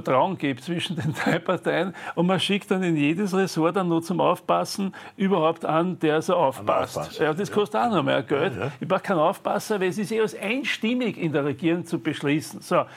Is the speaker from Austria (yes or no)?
yes; Vienna, Austria; Aber als Wiener sage ich auch zum Krähenreiben